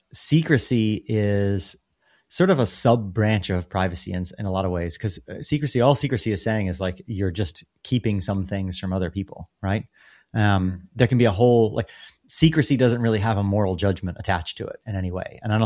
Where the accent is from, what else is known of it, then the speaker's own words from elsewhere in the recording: United States; I grew up in America